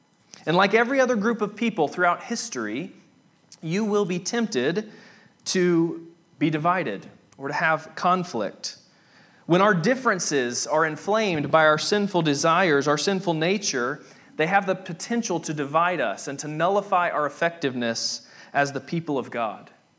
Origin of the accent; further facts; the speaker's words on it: Rock Hill, South Carolina, United States; I grew up in Rock Hill, South Carolina, not far from here, and my parents still live there